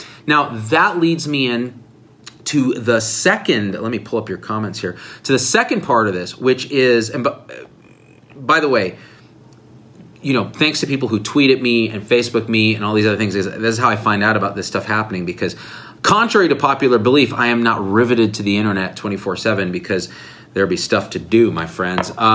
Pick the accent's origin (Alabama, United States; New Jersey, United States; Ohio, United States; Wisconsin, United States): New Jersey, United States; Newark has historically been associated, and I'm from New Jersey, with not the safest safe levels.